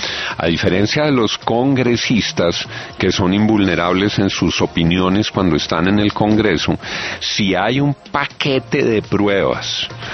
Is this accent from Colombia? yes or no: yes; Colombia; lo que yo digo como colombiano